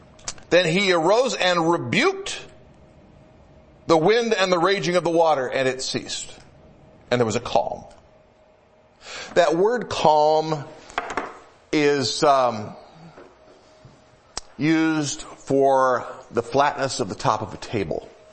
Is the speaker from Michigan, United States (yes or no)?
yes; Michigan, United States; Okay, I grew up in Michigan. We have big lakes in Michigan.